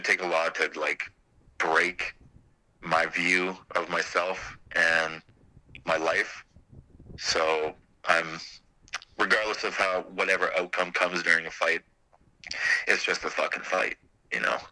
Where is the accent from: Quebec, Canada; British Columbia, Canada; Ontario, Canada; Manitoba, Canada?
British Columbia, Canada; Terrace; lived on this pretty ghetto street in my hometown of Terrace.